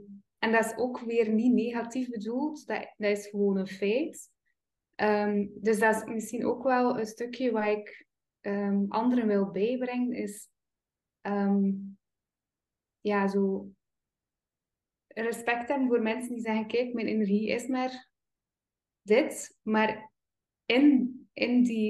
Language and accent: Dutch; West Flanders, Belgium; Ja, als West-Vlaming zijn we daar heel goed in.